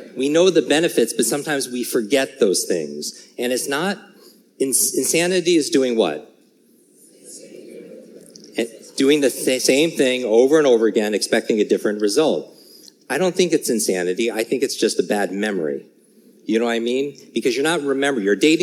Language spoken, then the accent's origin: English; New York, United States; I grew up in the Northeast, in New York. I despise the cold